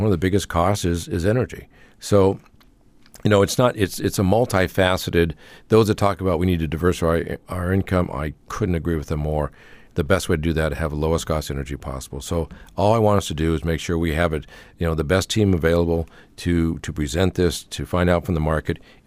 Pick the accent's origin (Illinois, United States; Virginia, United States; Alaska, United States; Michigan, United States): Alaska, United States; Fairbanks; born there; I was born in Fairbanks.